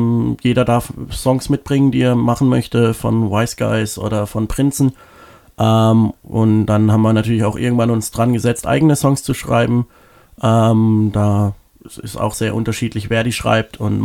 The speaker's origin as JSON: {"language": "German", "town": "Freiburg", "region": "Baden-Württemberg", "country": "Germany", "tie": "born there", "said": "Also ich bin hier in Freiburg geboren und ich gehe hier, glaube ich, auch nicht weg."}